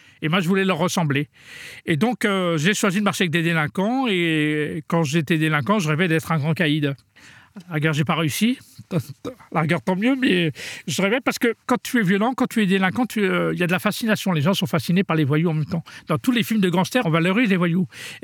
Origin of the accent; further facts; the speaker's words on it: Mantes-la-Jolie, Île-de-France, France; Mes frères et sœurs sont tous nés en France et j'ai grandi dans le quartier du Val-Fouré à Mantes-la-Jolie. C'était l'un des plus grands quartiers de France.